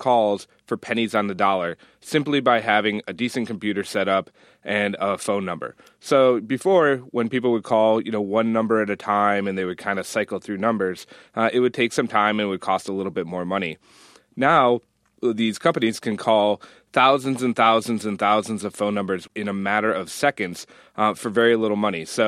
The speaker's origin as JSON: {"language": "English", "town": "Buffalo", "region": "New York", "country": "United States", "tie": "born or raised there", "said": "I grew up in Buffalo, so we would get one when they closed the roads in the schools."}